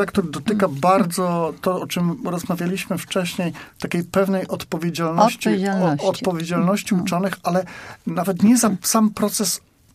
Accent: Wolsztyn, Greater Poland Voivodeship, Poland; jak byłem dzieckiem i dorastałem w okolicach Wolsztyna.

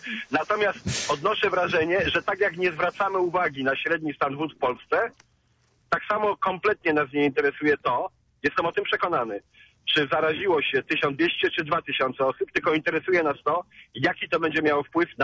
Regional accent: Poznań, Greater Poland Voivodeship, Poland; Ja jestem rodowitym poznaniakiem od pokoleń

